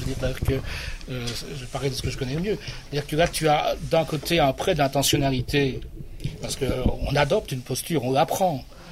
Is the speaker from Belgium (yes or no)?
yes; Belgium; je suis belge, donc je sais que chez moi, effectivement, il y avait une statue sur la cheminée